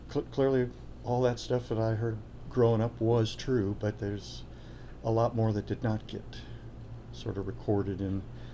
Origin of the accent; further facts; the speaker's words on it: California, United States; moved away as an adult; So I grew up in Southern California, got the job here not knowing anything about the Southeast.